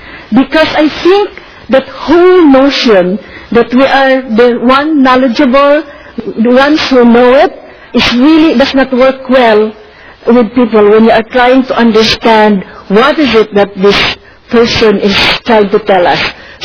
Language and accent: English; Philippines; because I am Filipino and I can speak a particular language, but I cannot claim to know any of the other communities.